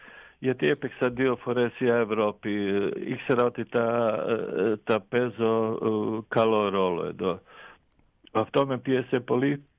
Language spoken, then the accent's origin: Greek; Zagreb, City of Zagreb, Croatia; εγώ είμαι από Ζάγκρεπ